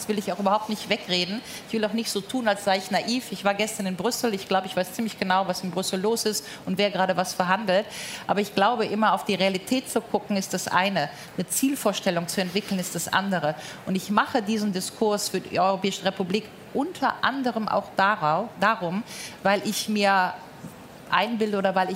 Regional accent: Rhineland, Germany; zwischen mir als Rheinländerin und dem

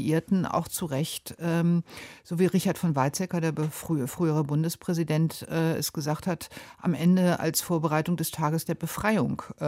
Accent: Schleswig-Holstein, Germany; Ich bin an der Ostsee aufgewachsen, meine Großmutter hat mir noch viel vom Krieg erzählt. Es kamen Flüchtlinge direkt durch die Neustädter Bucht, wo ich geboren wurde.

